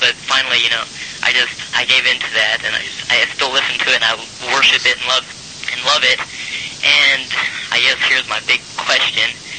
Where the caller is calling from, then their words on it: Denton, Texas, United States; We're calling from Denton.